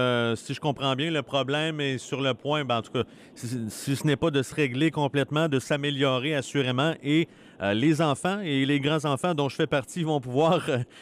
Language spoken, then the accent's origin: French; Lac-à-la-Tortue, Quebec, Canada; dans le secteur où j'ai grandi, lac à la Tortue